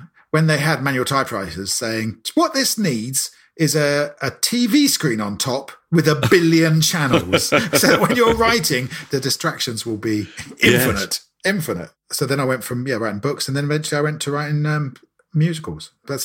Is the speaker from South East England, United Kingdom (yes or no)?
yes; Maidenhead, South East England, United Kingdom; go back to my hometown in Maidenhead and stand for Parliament